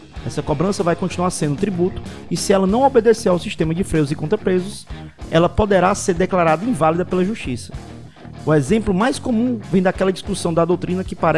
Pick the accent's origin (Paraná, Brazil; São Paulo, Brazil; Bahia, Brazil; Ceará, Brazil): Ceará, Brazil; Fortaleza; o caso da minha cidade natal, a Bela Fortaleza